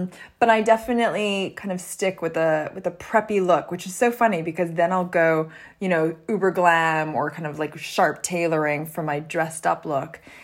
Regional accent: Canada; I grew up in Canada.

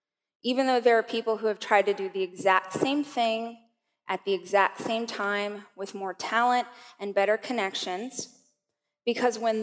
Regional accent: Weedpatch, California, United States; I grew up in Weed Patch.

